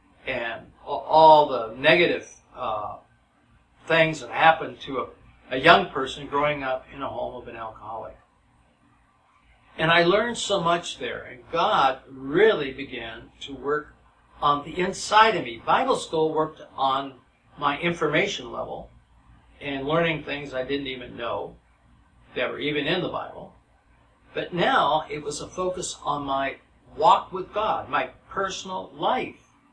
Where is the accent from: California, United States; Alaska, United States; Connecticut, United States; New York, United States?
California, United States; Los Angeles; Now, I grew up totally in Los Angeles. I knew nothing about rural America and nothing about logging and cowboys.